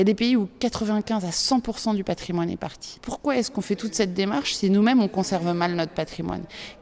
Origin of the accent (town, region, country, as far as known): Benin